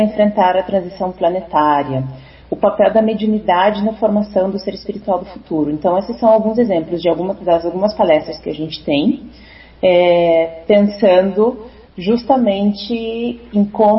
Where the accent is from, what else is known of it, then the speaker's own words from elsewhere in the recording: Brazil; now in Mexico City, Mexico; Sou brasileira.